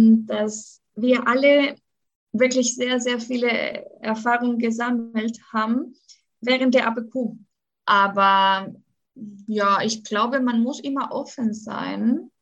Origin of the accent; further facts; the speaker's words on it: Chile; German is a second language; now in Germany; eine Lehrkraft aus Chile Deutsch unterrichtet in Deutschland. Ich habe natürlich einen Akzent und den werde ich immer haben.